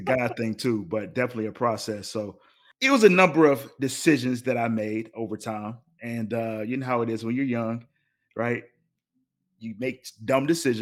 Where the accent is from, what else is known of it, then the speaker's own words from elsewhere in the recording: Salisbury, North Carolina, United States; I'm actually from Salisbury, North Carolina. So I don't know if many of you are in the North Carolina area. It's actually 45 minutes from Charlotte, North Carolina.